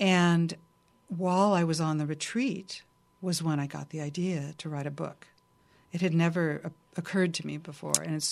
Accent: Santa Barbara, California, United States; growing up in Santa Barbara. And I have some girlfriends that I grew up with.

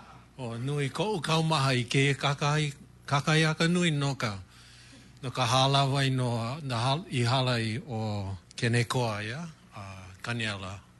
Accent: Hawaii, United States; I'm happy to be here as a Hawaiian, and I hope that we can have a good discussion on the issues.

